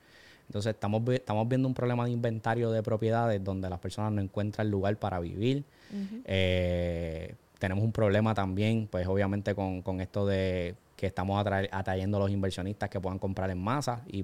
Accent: Puerto Rico; donde yo soy, donde yo nací, donde yo me crié, uh-huh. Todo el mundo sabe que yo pronuncio la L bien clara, soy puertorriqueño. O sea, eso está claro. En cualquier lugar el acento nos delata, en cualquier lugar.

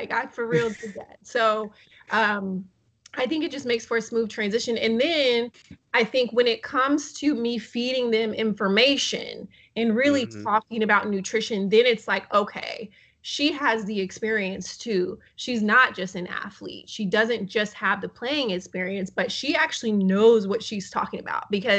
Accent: Texas, United States; the way I knew how to cook was, you know, Southern food. I'm from Texas.

